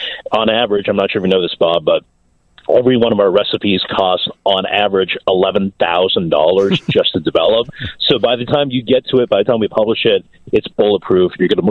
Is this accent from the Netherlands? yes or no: no; Hong Kong; So the food I grew up eating in Hong Kong, which is, on the southern part of China